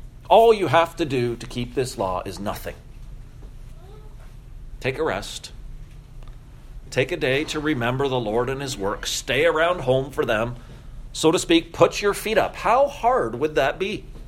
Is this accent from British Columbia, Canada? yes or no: no; St. Thomas, Ontario, Canada; We'd drive down the main street of my hometown, St. Thomas, on a Sunday